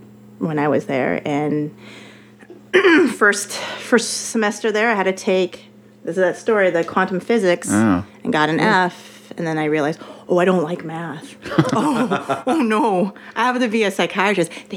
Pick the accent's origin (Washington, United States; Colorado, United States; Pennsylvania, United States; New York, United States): Colorado, United States; Loveland; I am not. I'm from Colorado.